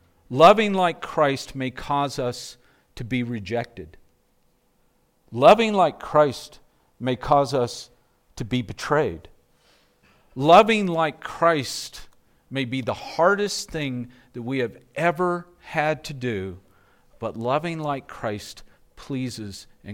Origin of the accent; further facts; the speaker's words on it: Mayer, Arizona, United States; And I'm from Mayer. We don't go to Phoenix, you know. It's too far.